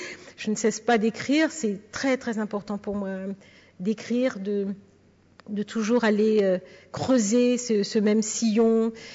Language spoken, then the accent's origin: French; Paris, Île-de-France, France; je suis née à Paris avec mes frères et sœurs. Nous sommes nés dans la région parisienne. Il a fallu se construire avec le racisme dans une cité de la banlieue parisienne.